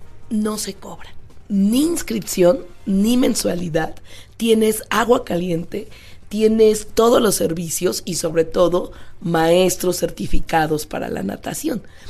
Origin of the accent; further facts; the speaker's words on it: Mexico City, Mexico; Yo soy orgullosamente chilanga, ¿sí?